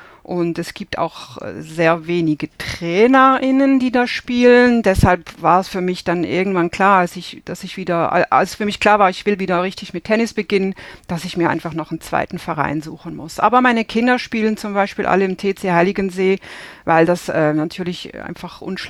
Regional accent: Basel, Basel-Stadt, Switzerland; Ich bin aus Basel, aus dem Nachbarort von Roger Federer und bin auch in einer absoluten Tennisfamilie aufgewachsen.

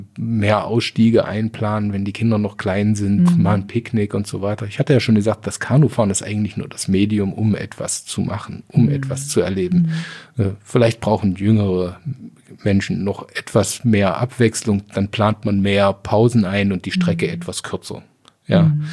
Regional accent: Sangerhausen, Saxony-Anhalt, Germany; born there; ich bin in Sangerhausen geboren, ja, die Rosenstadt Sangerhausen.

